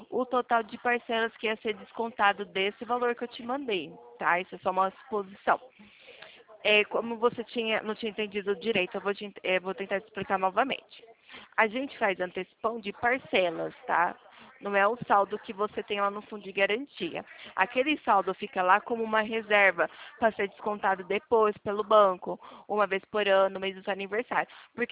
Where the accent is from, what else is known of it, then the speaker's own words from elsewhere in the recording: Ribeirão Preto, São Paulo, Brazil; Eu sou aqui do estado de São Paulo, de Ribeirão Preto.